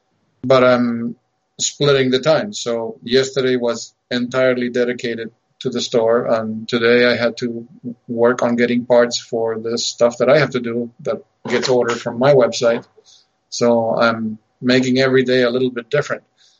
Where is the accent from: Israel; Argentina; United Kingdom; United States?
Argentina; English is a second language; I wasn't born or raised in the U.S. I was born and raised in Argentina.